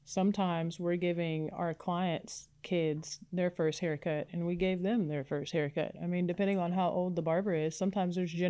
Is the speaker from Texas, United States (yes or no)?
yes; Houston, Texas, United States; now in Conroe, United States; Houston. But I've been in the Conroe, Montgomery area for like 15 years.